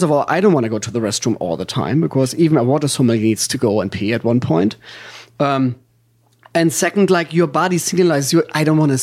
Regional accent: Germany; accent: German; English is a second language; now in Hollywood, United States; I live in Hollywood, so I'm not an actor. I'm not playing the role as a German guy. My accent is a real accent. I am from Germany.

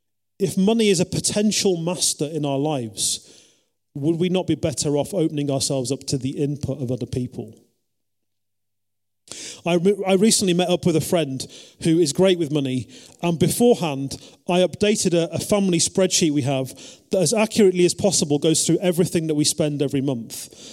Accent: England, United Kingdom; Most people in our culture do not enjoy talking about money. It's too personal, we're too English.

